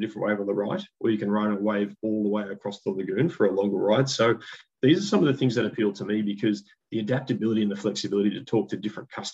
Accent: Sydney, New South Wales, Australia; You know, I grew up in the West and that Western Sydney area has just grown immeasurably.

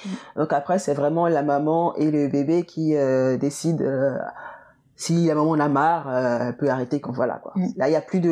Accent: Benin; Alors, moi, mes traditions béninoises, déjà, je pense que ma manière de parler, ma manière de m'exprimer, mon accent et tout ça

